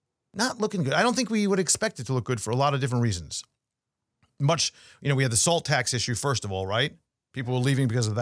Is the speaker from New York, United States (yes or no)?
yes; New York, United States; moved away; I mean, listen, I'm a New Yorker. I came down here in 87